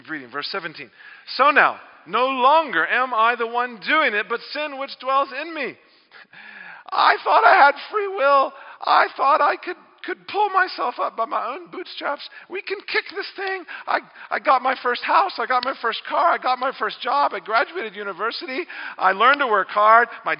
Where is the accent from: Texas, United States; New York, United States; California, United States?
Texas, United States; Ask me, growing up in Bible Belt, Texas, never hardly touched another girl.